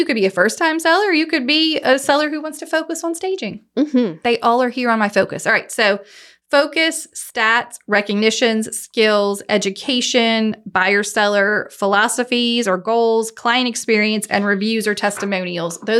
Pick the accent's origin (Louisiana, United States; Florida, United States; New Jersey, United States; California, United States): Louisiana, United States; Baton Rouge; also born or lived in Prairieville; I was born and raised in Baton Rouge in the old Goodwood area.